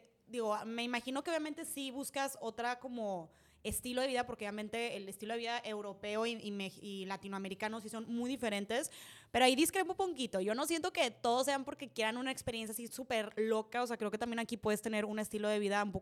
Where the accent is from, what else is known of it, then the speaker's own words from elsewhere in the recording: Mexico; me preguntaban, bueno, ¿dónde eres? Y yo, ah, soy mexicana.